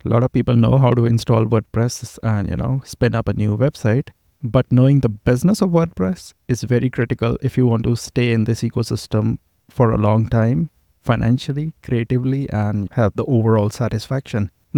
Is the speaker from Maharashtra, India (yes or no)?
no; Chandigarh, India; Okay, I'm from India, a place called Chandigarh, which is like 6-hour drive from the capital, New Delhi, North India.